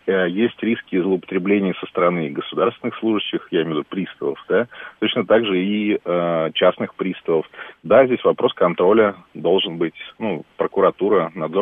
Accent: Moscow Oblast, Russia; Я из Подмосковья.

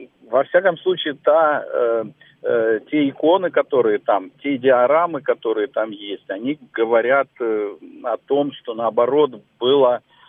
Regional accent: Moscow, Russia; я из Москвы.

